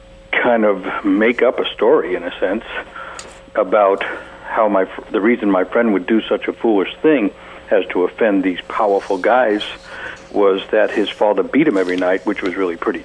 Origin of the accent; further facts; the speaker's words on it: New York City, New York, United States; And that same year, I was growing up in New York.